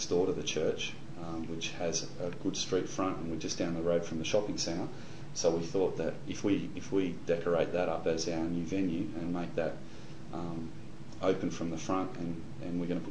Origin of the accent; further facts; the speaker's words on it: New South Wales, Australia; my shire, well, not my shire, but back in the shire. Sutherland Shire. But I grew up in Kirrawee High School